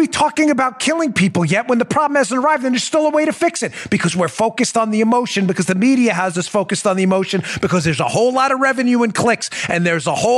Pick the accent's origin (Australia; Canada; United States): United States; Maryland; I should know. I'm from Maryland. I should know.